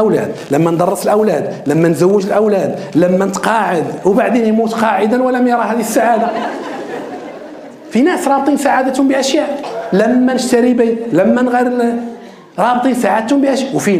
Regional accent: Morocco; وكثير من الدورات هنا عندنا في المغرب تقام

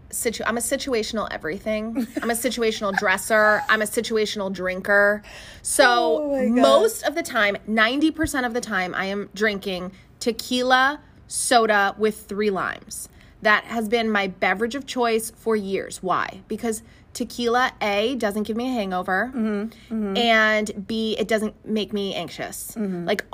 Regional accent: Connecticut, United States; So when they hear … it's like, huh?

